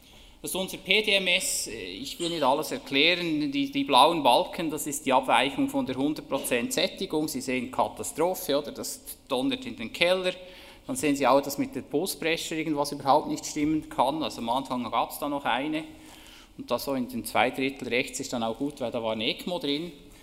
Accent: Bern, Switzerland; Das ist Bern, das ist meine Geburtsstadt und wo ich die Kindheit verbracht habe

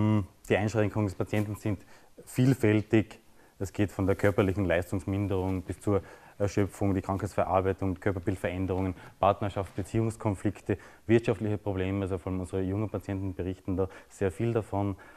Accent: Burgenland, Austria; Und ich komme aus dem Burgenland.

